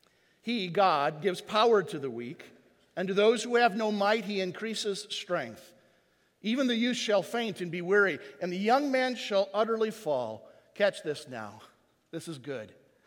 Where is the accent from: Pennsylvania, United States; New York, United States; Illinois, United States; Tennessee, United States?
Illinois, United States; Chicago; Plus, I'm from Chicago, so I don't care about the Cowboys. I'm a Chicago Cubs fan.